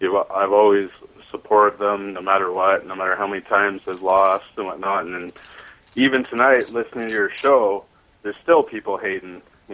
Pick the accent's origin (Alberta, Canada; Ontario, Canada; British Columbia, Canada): British Columbia, Canada; Vancouver; I grew up in Vancouver